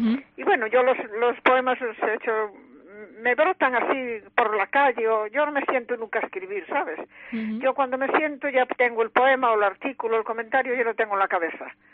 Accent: Caldas de Reis, Galicia, Spain; empecé haciendo escribiendo cosas de corresponsal de mi pueblo, que es Caldas de Reyes, en el Faro de Vigo

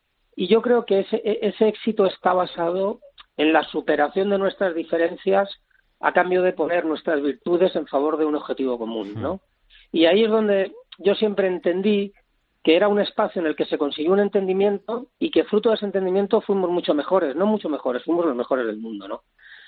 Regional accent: Spain; Yo me siento muy español

